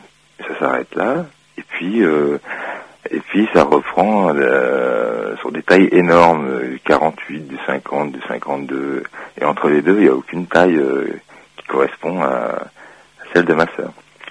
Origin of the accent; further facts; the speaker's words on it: Morocco; moved away; lorsqu'on est arrivé du Maroc, parce qu'en fait je suis originaire du Maroc.